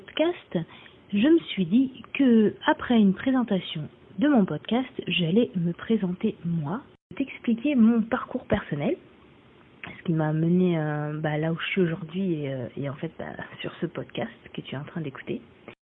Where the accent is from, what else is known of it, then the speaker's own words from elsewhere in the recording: Normandy, France; moved away as an adult; j'ai grandi en Normandie